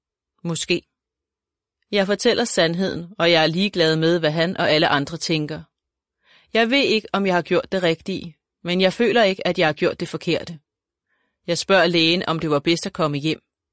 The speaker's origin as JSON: {"language": "Danish", "town": "Stevns", "region": "Zealand", "country": "Denmark", "tie": "born or raised there", "said": "1942 fødte Annie en lille datter med store blå øjne og lyst hår. Det er mig. Jeg er opvokset på Stævns, helt ude på klinten. Der var hav for enden af marken"}